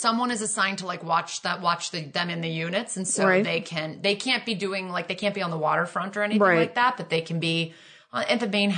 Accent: Connecticut, United States; And like when I was 13 from Connecticut, I wasn't really meeting a lot of people from other countries.

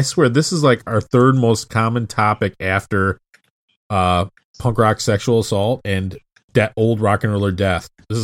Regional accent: Midwest, United States; For a kid growing up in the Midwest like myself

